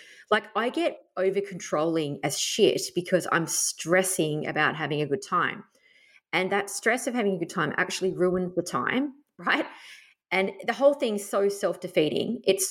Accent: Tasmania, Australia; I grew up camping in Tassie and we went camping.

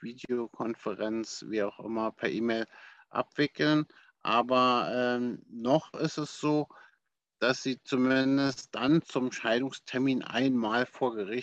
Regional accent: Berlin, Germany; ich lebe und liebe meine Heimatstadt hier in Berlin.

